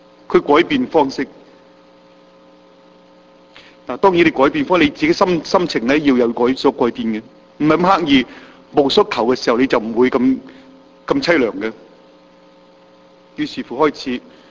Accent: China; 特别我中国人呢样好重要噶嘛

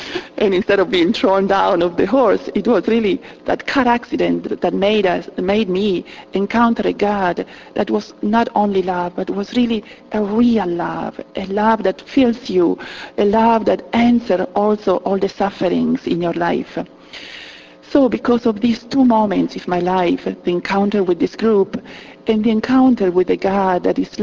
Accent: Italy; English is a second language; I'm from Italy too, every immigrant brings with him or with her the tradition of their country, the language of her or his country

